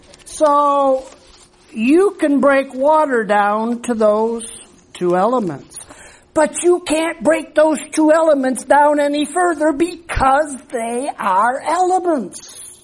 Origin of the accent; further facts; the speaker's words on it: United States; Speaking as an American, I can talk about how things were back when we were under British rule.